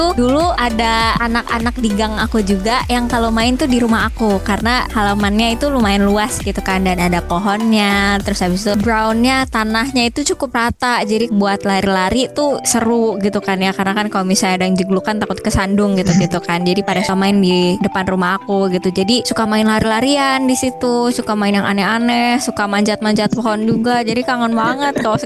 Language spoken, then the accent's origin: Indonesian; East Jakarta, Jakarta, Indonesia; Jadi karena aku anak Jakarta Timur dibanding sama teman-teman aku yang tinggalnya Jakarta Barat, Jakarta Utara